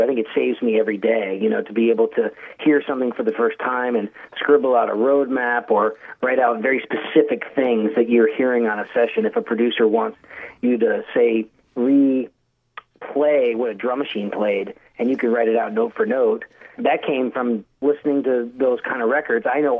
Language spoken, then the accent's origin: English; Dallas, Texas, United States; now in Nashville, United States; And I came to Nashville from Dallas, Texas, doing three auditions.